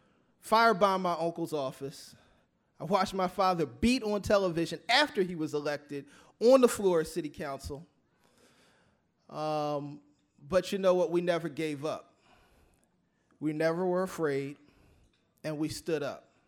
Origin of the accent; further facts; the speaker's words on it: Philadelphia, Pennsylvania, United States; I grew up in Philadelphia, a very diverse place. I had Arab friends.